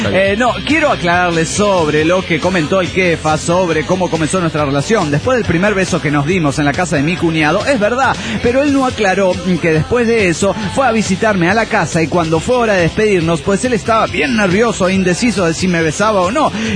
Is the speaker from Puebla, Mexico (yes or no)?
yes; Puebla, Mexico; also born or lived in Mexico City; yo nací en Chilangolandia. Yo soy de Feño, pero a los pocos meses ya vine para Puebla.